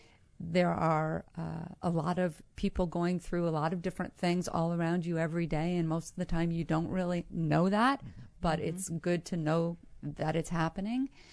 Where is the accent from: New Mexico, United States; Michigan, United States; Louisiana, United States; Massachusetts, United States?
Massachusetts, United States; I grew up in Western Massachusetts near the Berkshire Mountains.